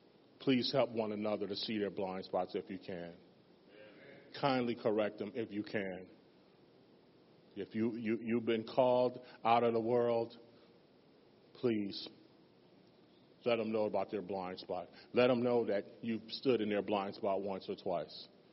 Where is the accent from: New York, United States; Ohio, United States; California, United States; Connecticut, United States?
Ohio, United States; Cleveland; I can't change the former life I came from, the circumstances in which shaped my life growing up in Cleveland.